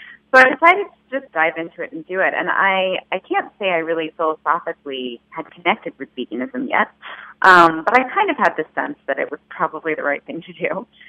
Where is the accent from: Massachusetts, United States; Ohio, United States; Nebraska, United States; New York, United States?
New York, United States; New York City; You know, I grew up in New York City. I didn't have much exposure to farm animals.